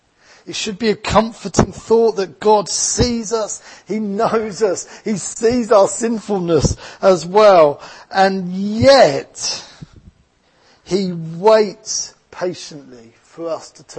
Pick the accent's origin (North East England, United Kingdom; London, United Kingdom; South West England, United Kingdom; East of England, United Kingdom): East of England, United Kingdom; accent: Essex English; So I'm going to pronounce it in my Essex English accent, okay?